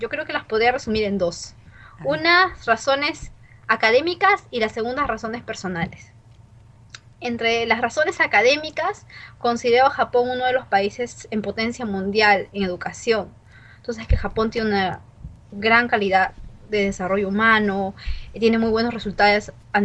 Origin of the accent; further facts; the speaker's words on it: Peru; also born or lived in Japan; Yo me considero más peruana que japonesa.